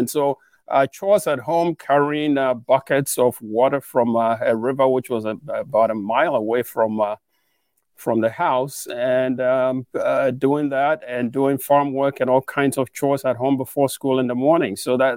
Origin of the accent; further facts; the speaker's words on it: Ghana; So I grew up in a small dusty village in Ghana, West Africa. And I was one of 14 children born to two illiterate parents who had no formal education.